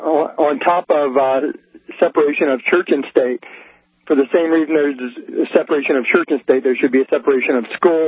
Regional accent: Washington, District of Columbia, United States; Anyway, and I grew up in Washington, D.C.

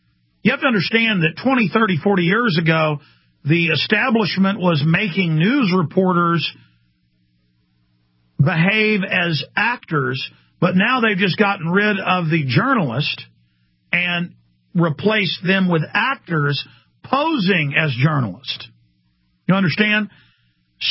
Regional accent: Dallas, Texas, United States; I was glued to CNN at my friends' houses and at my girlfriend's house growing up in Dallas. That was right before I moved to Austin.

